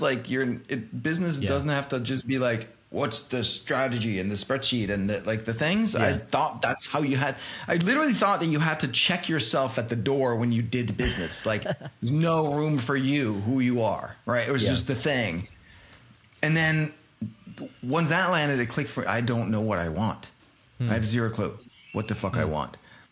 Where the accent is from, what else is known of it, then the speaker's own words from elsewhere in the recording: Denmark; English is a second language; moved away as an adult; now in New York, United States; I'm born and raised in Denmark, but I got a job in Boston for a software company there. And I didn't want to move to Boston, so I insisted on living in New York.